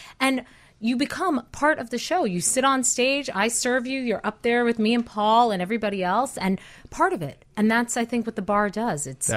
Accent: New York, United States; We're both born and raised in New York. We're both under 5'4", you know, short girls with kooky curly hair.

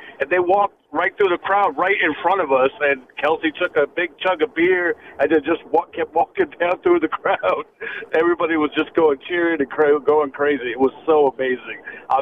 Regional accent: Gilbertsville, Pennsylvania, United States; Yeah, but I'm actually from Gilbertsville. Leesport is where I used to live.

